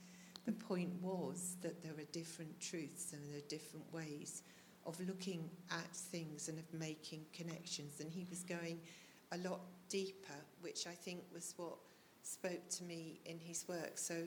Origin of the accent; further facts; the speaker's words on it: United Kingdom; Reading the books as a British person, but someone who's quite kind of rooted in the local area, like here, and but has also lived in lots of other countries and worked in lots of other countries